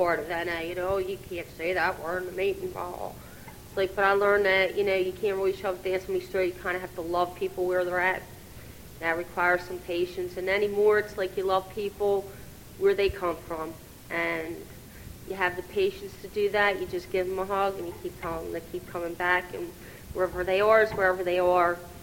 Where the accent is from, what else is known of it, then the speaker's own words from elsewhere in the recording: Levittown, Pennsylvania, United States; because I'm not from here either, I'm from Levittown, Pennsylvania, and, you know, my home group's in Bristol